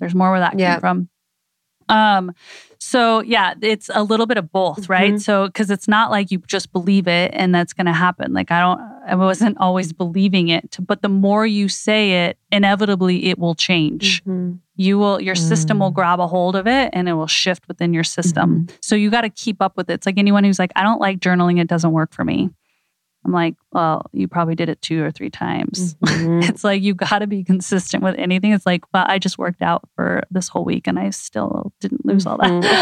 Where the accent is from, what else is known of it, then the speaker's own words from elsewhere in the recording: Idaho, United States; And I grew up in Idaho, but river rafting down the river of no return.